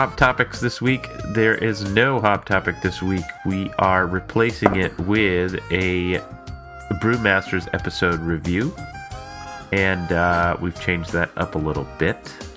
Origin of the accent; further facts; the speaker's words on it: Boston, Massachusetts, United States; I'm your host this week. … from Boston